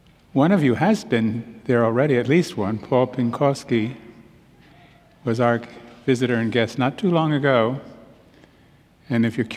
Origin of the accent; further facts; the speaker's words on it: Amsterdam, North Holland, Netherlands; I come to you from six time zones away. It's been a bit of a journey coming here. I come from Amsterdam. My wife and I live near Amsterdam. Our parish is in Amsterdam.